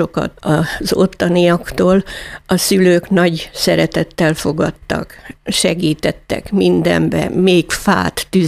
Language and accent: Hungarian; Kiskunhalas, Bács-Kiskun, Hungary; Én Halason jártam iskolába, a Szűcs József akkor központi általános iskolába.